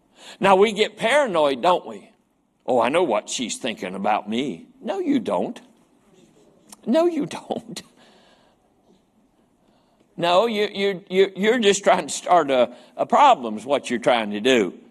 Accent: Cross Lanes, West Virginia, United States; We had a little girl in our community when I was growing up in Brookhaven, down in Cross Lanes where we lived when I was in elementary school.

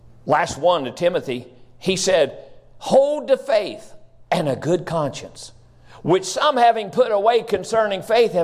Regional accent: West Virginia, United States; All of you know I'm originally from West Virginia.

